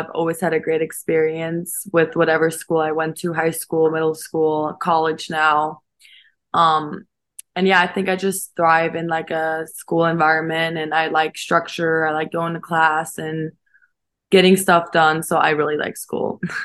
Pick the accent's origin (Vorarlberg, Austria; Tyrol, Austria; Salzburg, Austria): Tyrol, Austria; Innsbruck; English is a second language; Yeah, so I'm from Innsbruck, Austria, about 10 hours with the plane away from here.